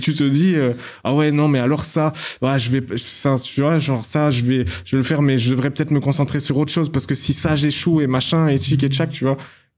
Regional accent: Belgium; Je suis belge, moi, déjà.

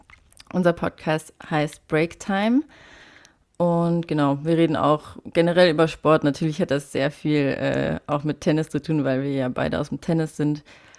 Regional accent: Saarland, Germany

